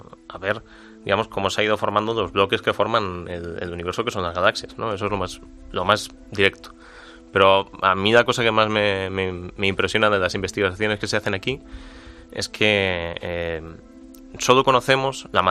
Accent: Madrid, Community of Madrid, Spain; yo soy de Madrid

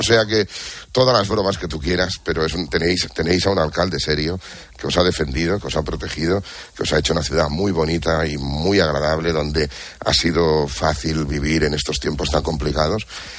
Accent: Barcelona, Catalonia, Spain; Yo soy de Barcelona

